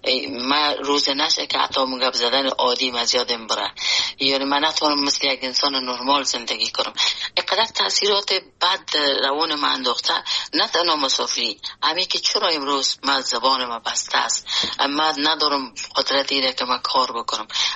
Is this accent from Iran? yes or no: no; Afghanistan; خود اجتماع افغانستان که در اوج بزرگ شدیم، در اوج کار کردیم